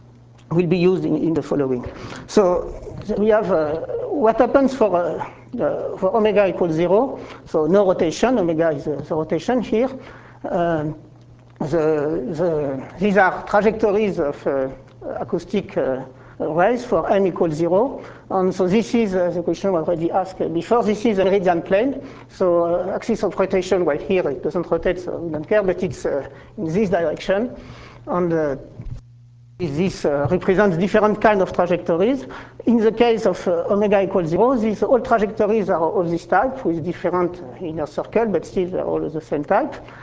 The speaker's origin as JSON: {"language": "English", "town": "Toulouse", "region": "Occitania", "country": "France", "said": "I'm from Toulouse"}